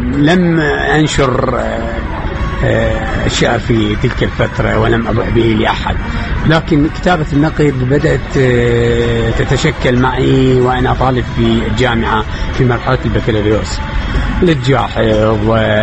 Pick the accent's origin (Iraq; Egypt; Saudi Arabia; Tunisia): Iraq; Baghdad, Baghdad Governorate; نشأت في الحارات والمناطق الشعبية في بغداد كالكثيرين، ومن أسرة متوسطة الحال